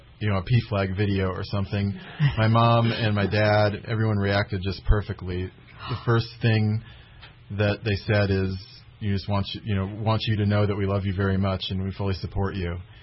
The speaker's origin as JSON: {"language": "English", "town": "Omaha", "region": "Nebraska", "country": "United States", "said": "I'm from Omaha. That's where most of my family still lives."}